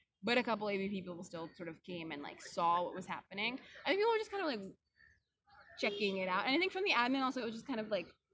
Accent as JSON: {"language": "English", "country": "United States", "said": "I think as an American woman, I was probably sexualized in a very particular way"}